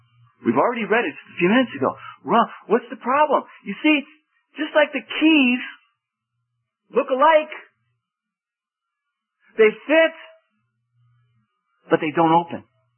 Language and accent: English; Spain; You know, we come from Spain, and in Spain we have mad cow disease.